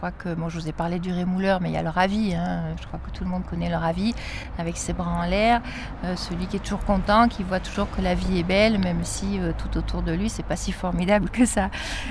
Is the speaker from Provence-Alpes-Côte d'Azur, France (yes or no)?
yes; Marseille, Provence-Alpes-Côte d'Azur, France; moved away; Donc on est marseillais d'origine, hein. J'ai perdu l'accent, je sais, mais voilà. Et je suis venue m'installer dans le Die Wa en 86